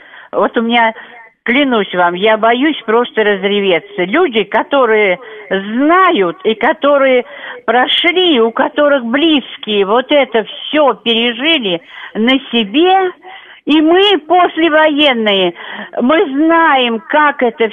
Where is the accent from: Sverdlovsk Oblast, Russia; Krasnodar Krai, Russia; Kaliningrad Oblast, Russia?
Kaliningrad Oblast, Russia; Kaliningrad; born there; Я родилась в Кенигсберге.